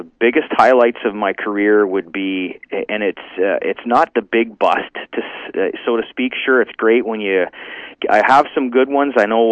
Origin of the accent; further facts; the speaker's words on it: Ontario, Canada; So I grew up in the Ottawa Valley.